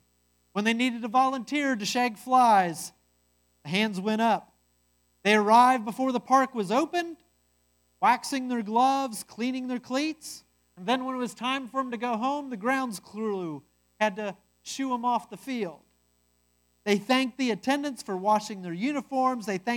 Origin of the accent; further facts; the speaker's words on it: Cincinnati, Ohio, United States; I am a Reds fan. I'm from Cincinnati. I grew up on baseball more than you all could even imagine.